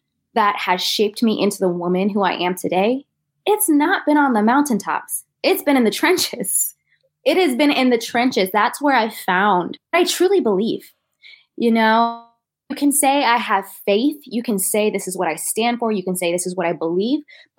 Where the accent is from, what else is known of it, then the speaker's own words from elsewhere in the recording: Fort Worth, Texas, United States; I'm actually from Fort Worth, Texas. And, on the southwest part.